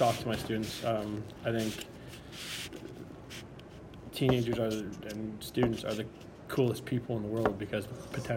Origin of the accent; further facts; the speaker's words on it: Castlegar, British Columbia, Canada; and I grew up in Castlegar, so it was a nice way to get home.